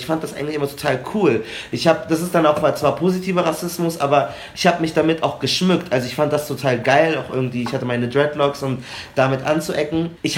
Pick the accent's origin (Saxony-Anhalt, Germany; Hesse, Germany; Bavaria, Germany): Bavaria, Germany; Munich; Wir haben den Eisbach bei uns in München